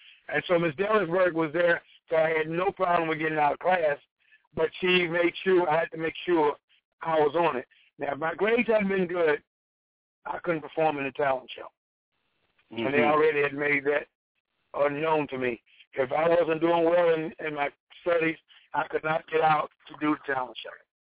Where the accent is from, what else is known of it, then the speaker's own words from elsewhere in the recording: Henderson, North Carolina, United States; Well, I grew up in North Carolina. My grandparents raised me, and I grew up in Henderson, North Carolina.